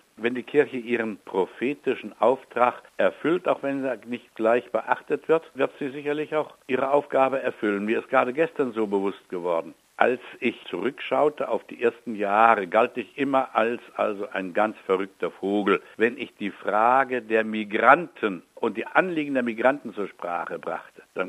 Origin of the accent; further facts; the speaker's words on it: East Germany, Germany; Aber ich bin in der DDR aufgewachsen, da gab es die einen nicht und die anderen nicht.